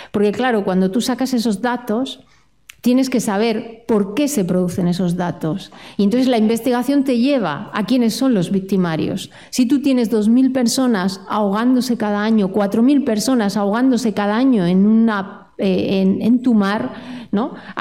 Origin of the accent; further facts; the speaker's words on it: El Ejido, Andalusia, Spain; con la gente de mi pueblo, que un día está tan normal con sus hijos, hijas e hijes y al día siguiente sale a matar a gente, ¿no? Nadie ha investigado eso, ¿no? Porque claro, la gente de Lejido